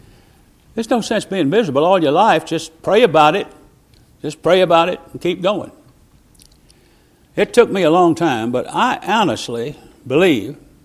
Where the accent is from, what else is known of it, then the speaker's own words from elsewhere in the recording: Augusta, Arkansas, United States; Well, I was born in Augusta, Arkansas. I've lived all my life in this state, except when I was whisked all over the surface of the earth.